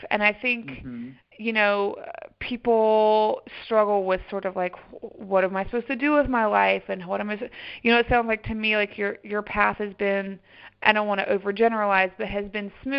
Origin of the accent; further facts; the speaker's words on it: the South, United States; Yeah, it was my experience growing up in the South in the same way that I grew up around a lot of conservative, you know, communities and ideas